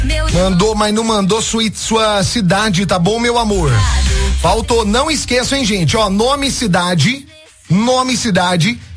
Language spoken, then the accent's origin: Portuguese; Conceição das Pedras, Minas Gerais, Brazil; sou de Conceição das Pedras